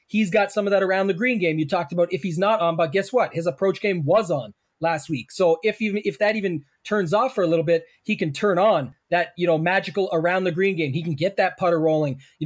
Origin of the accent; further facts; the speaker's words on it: Canada; and I'm Canadian, so that converts quite well.